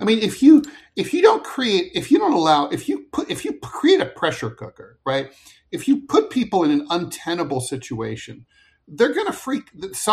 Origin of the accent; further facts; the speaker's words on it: New York City, New York, United States; you know, as a New Yorker, when I would go to work every day and commute and step over the homeless people in the subway